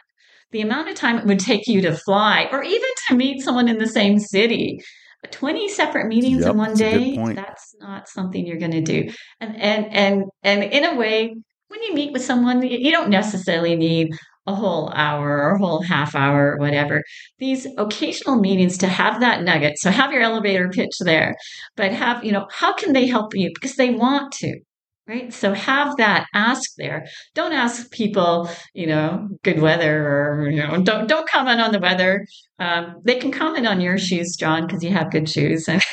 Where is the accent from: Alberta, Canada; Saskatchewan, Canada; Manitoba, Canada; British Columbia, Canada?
Alberta, Canada; I grew up in Alberta, saw the highs and lows of the economy